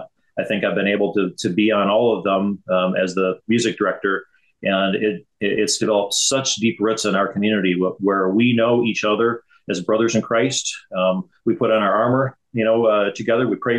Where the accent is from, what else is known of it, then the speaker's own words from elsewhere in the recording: Michigan, United States; it's kind of ironic that … and I both growing up in Michigan